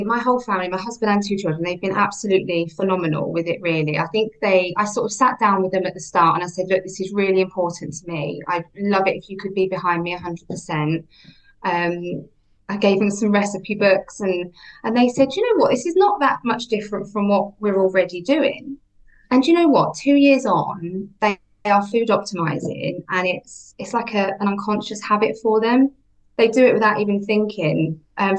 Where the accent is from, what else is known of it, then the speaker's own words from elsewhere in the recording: Hereford, West Midlands, United Kingdom; from Hereford. I am no different from anyone else that walks into a group on whatever day.